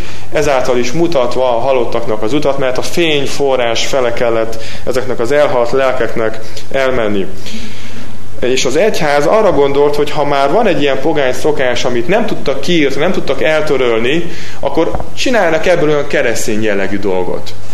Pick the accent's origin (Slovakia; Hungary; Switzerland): Switzerland; én is csináltam ilyet gyerekkoromban, és Svájcban voltam gyermek, és ott is ennek óriási szerepe van.